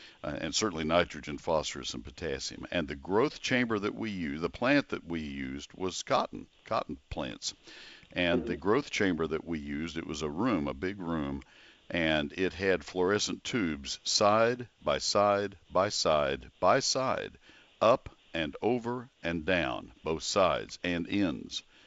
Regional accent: College Station, Texas, United States; I grew up in College Station, I was used to seeing cotton out in the Brazos River Valley

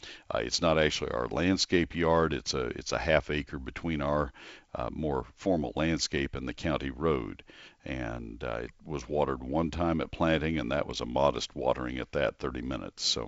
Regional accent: McKinney, Texas, United States; you'll see a photo that I took in my hometown of McKinney.

